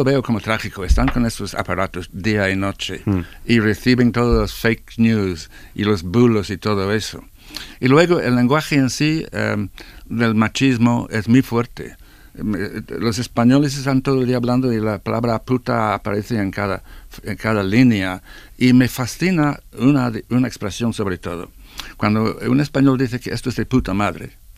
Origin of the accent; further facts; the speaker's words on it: Ireland; Era terrible en Irlanda, de donde vengo yo.